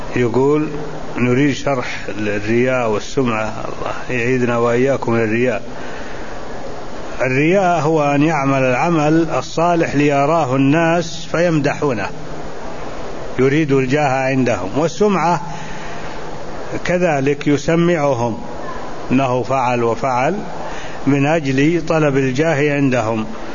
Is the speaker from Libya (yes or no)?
no; Egypt; وعندنا في مصر أي مسجد نلصق على باب التنويه